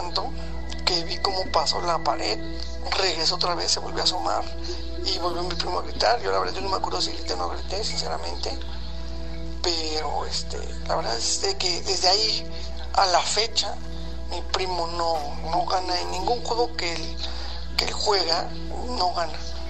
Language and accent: Spanish; Zumpango, State of Mexico, Mexico; soy de aquí de Zumpango, Estado de México.